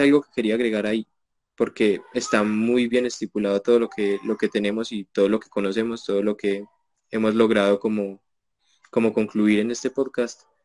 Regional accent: Manizales, Caldas, Colombia; born there; aquí en Manizales. Yo nací en La Asunción.

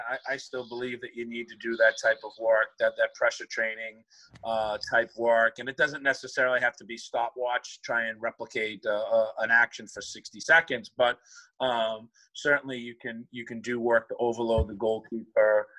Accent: United States; Being an American overseas, certainly working with goalkeepers

